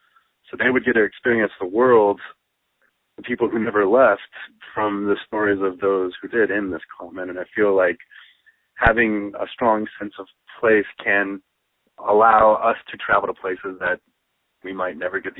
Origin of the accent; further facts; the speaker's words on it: California, United States; I grew up in Northern California and live in Southern.